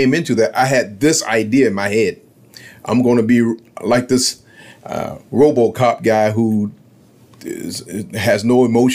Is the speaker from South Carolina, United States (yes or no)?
yes; Rock Hill, South Carolina, United States; Well, so I'm a native of this area. I'm from Rock Hill.